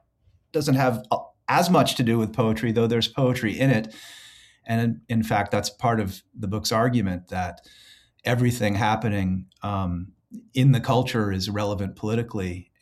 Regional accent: Burlington, Vermont, United States; I think the main thing is I grew up in Bernie Sanders, Burlington. Sanders was mayor of Burlington during some very important years in my life

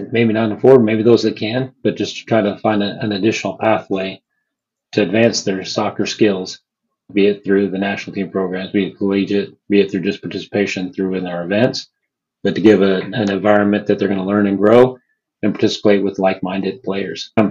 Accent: Texas, United States; And I wonder, too, just in looking around, because growing up in West Texas, especially within the immigrant families that come in from all over Latin America

